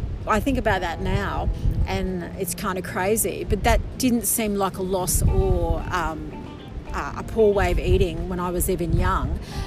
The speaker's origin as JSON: {"language": "English", "town": "Fingal", "region": "Tasmania", "country": "Australia", "tie": "born or raised there", "said": "That happened when I was growing up in Fingal a lot."}